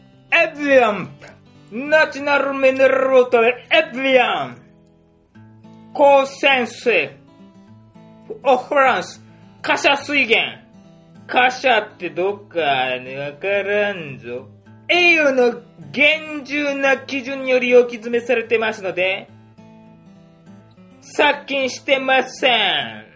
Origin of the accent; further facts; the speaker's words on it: Matsuyama, Ehime, Japan; 松山生まれの松山育ちの … にはちょっと合わん。